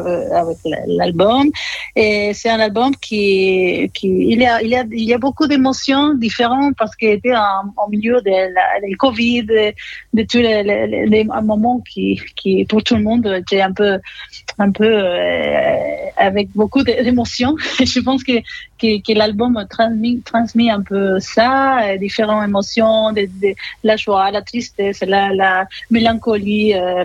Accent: Argentina; je viens de l'Argentine et bien sûr qu'il y a des instruments, des rythmes de Sud-Amérique

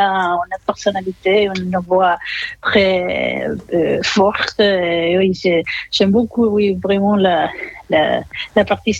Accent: Argentina; je viens de l'Argentine et bien sûr qu'il y a des instruments, des rythmes de Sud-Amérique

